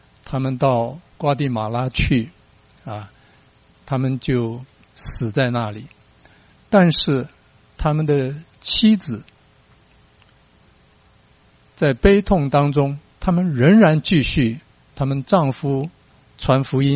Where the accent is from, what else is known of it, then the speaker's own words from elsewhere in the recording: China; 所以当我们中国人，如果你旅游到中东去看到这个叶子的时候，你不会说它是无花果，你会说它是桑树。